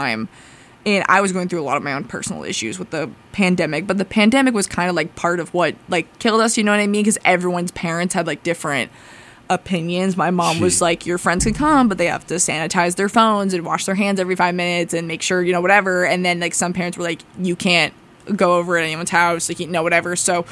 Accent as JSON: {"language": "English", "town": "New York City", "region": "New York", "country": "United States", "said": "And we're from New York City."}